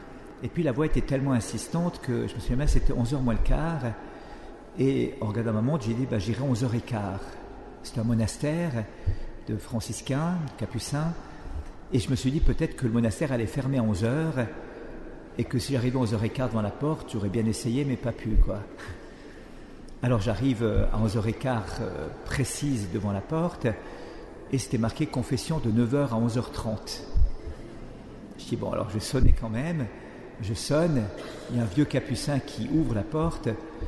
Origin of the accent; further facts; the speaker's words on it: Valais, Switzerland; J'avais été élu à 23 ans au Parlement de la région de Suisse où je viens, du Valais.